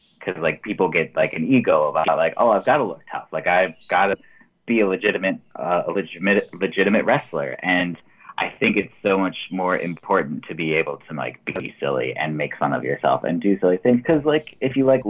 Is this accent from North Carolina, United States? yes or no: no; Baker City, Oregon, United States; But yeah, I'm originally from Baker City, Oregon, in Eastern Oregon.